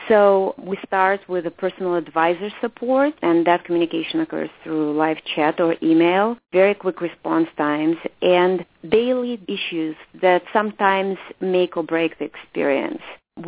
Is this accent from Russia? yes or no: yes; Moscow, Russia; English is a second language; moved away as an adult; From then the Soviet Union, now Russia, but born and raised in Moscow.